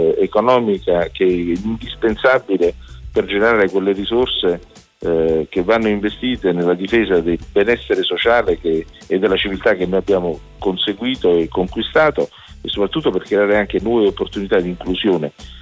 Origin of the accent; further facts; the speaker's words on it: Naples, Campania, Italy; La ragione per la quale siamo a Napoli non è solo perché io sono napoletano